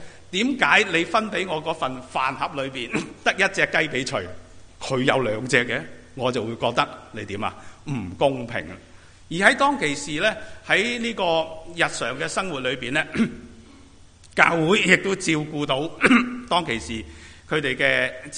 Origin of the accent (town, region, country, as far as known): China